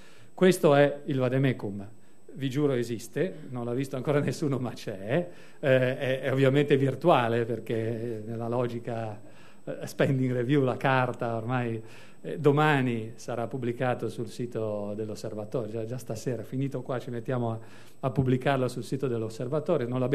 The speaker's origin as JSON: {"language": "Italian", "town": "Genoa", "region": "Liguria", "country": "Italy", "said": "E io lì, da genovese, ho detto"}